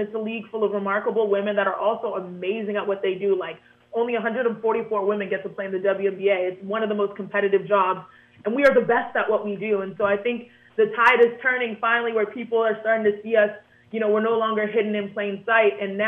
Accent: Houston, Texas, United States; You know, I grew up in Houston, Texas.

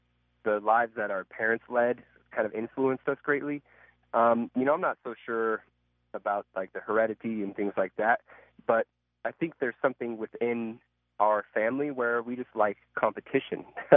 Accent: La Pine, Oregon, United States; also born or lived in Bend; I grew up in Bend my later youth years. My younger youth years, I grew up in La Pine, which is about 30 minutes south, which is a little bit even more remote. A small town of about 2,000

